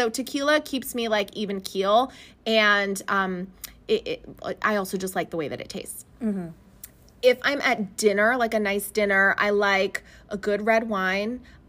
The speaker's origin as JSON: {"language": "English", "region": "Connecticut", "country": "United States", "tie": "born or raised there", "said": "So when they hear … it's like, huh?"}